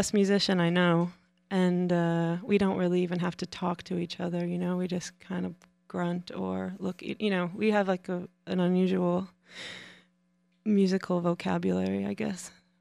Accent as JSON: {"language": "English", "town": "Chicago", "region": "Illinois", "country": "United States", "tie": "born or raised there", "moved": "as an adult", "lives_now": "New York, United States", "said": "I didn't. I grew up in the second city, otherwise known as Chicago."}